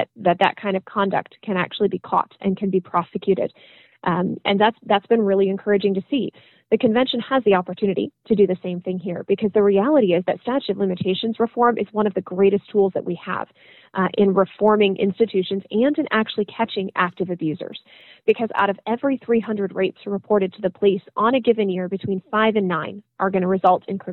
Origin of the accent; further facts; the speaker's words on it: Michigan, United States; My home state of Michigan actually is considering a statute of limitations window to justice just today.